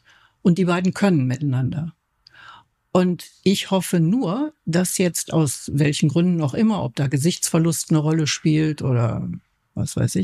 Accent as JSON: {"language": "German", "town": "Lam", "region": "Bavaria", "country": "Germany", "tie": "born or raised there", "also_born_or_lived": "Cologne", "said": "weil Sie das meinen Geburtsort im Bayerischen Wald ansprechen. Ich bin halbe in diesem Ort in Lahm und in Köln aufgewachsen. Aber in diesem Ort Lahm war die tschechoslowakische Grenze war direkt da."}